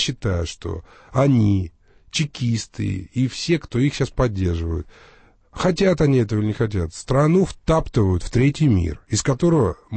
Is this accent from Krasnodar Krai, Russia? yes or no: yes; Sochi, Krasnodar Krai, Russia; born there; но как уроженец города Сочи, и как человек, не понаслышке знающий, что происходит в Красной Поляне